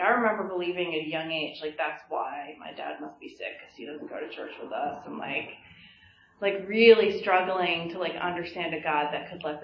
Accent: Phillipsburg, New Jersey, United States; I grew up in Phillipsburg in New Jersey, just over the river. I'm an only child.

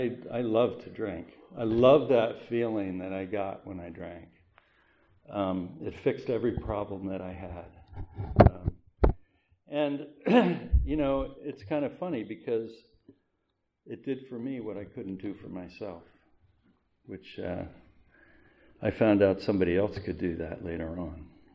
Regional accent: Doylestown, Pennsylvania, United States; I was born in Doylestown, Bucks County. I lived on a farm out back when there were farms outside of Doylestown.

